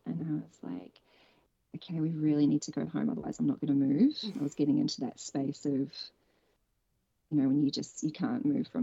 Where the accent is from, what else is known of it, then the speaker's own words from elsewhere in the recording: New Zealand; Because I'm from New Zealand, actually, I felt myself going back there and back to the land at one point.